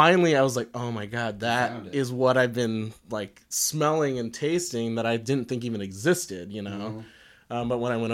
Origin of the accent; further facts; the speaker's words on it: Philippines; born there; I was born in the Philippines, but by blood, I'm not Filipino. Like, I'm Chinese and predominantly Irish.